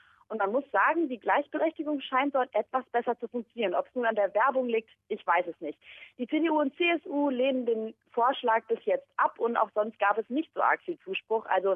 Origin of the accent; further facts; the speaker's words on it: Mecklenburg-Vorpommern, Germany; mein Heimatbundesland Mecklenburg-Vorpommern möchte seinen alten Dialekt wieder aufleben lassen